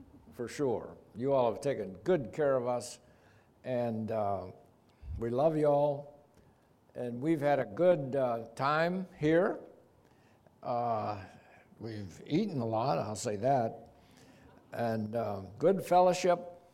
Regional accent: Texas, United States; And in Texas, Washington, we're from Texas, is looked at as liberal.

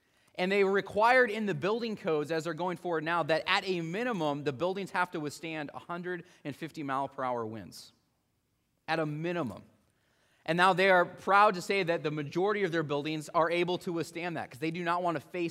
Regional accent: Midwest, United States; now in Tri-Cities, United States; it made me think back to my time growing up in the Midwest when we actually had storms. One of the blessings of living here in the Tri-Cities in Southeast Washington is that we really don't have storms.

